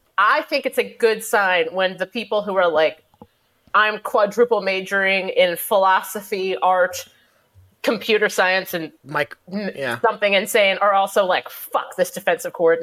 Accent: Cincinnati, Ohio, United States; I'm from Cincinnati, and it seems to me that, like, the further away Cincinnatians are from him being, like, a person that you would have anything

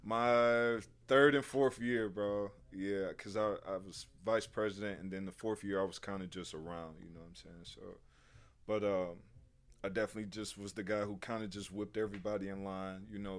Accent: Detroit, Michigan, United States; Man, Detroit, bro, okay. right, like, Linwood and, like, South of Sale Garden area, like, over there.

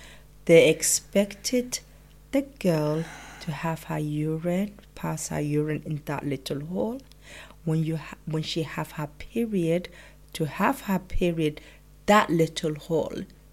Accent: Somalia; You know, we grew up in Somalia.

